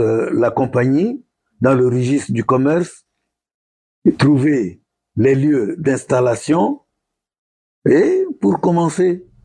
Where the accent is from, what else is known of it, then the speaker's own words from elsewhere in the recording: Russia; French is a second language; moi-même, je suis russe. J'ai fait mes études ici de 1975 à 1980. Je suis parti de là il y a 40 quelques années.